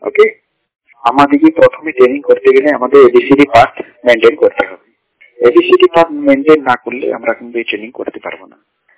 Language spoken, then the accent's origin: Bangla; Kandarthul, West Bengal, India; আমার বাড়ি বাঁকুড়া জেলা কান্দারথুল গ্রামে।